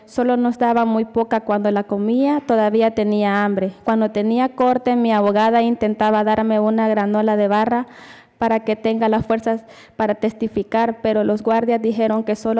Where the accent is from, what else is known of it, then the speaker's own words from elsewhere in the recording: El Salvador; now in United States; soy de El Salvador. Antes de venir a los Estados Unidos para buscar asilo